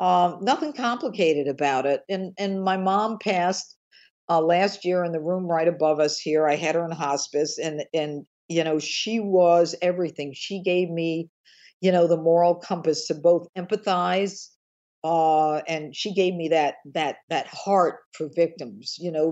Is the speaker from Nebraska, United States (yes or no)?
no; Elmira, New York, United States; Actually, I'm from Elmira.